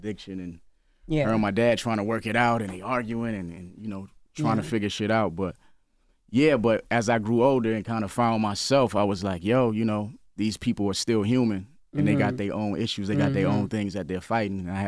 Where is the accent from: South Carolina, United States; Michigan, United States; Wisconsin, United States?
South Carolina, United States; It's a lot of people that still don't know I'm from South Carolina, even though I waved the flag so heavily.